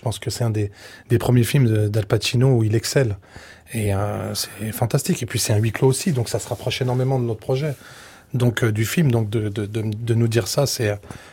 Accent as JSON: {"language": "French", "country": "France", "said": "je suis français totalement. Et par mon accent et par mes origines et mon passeport"}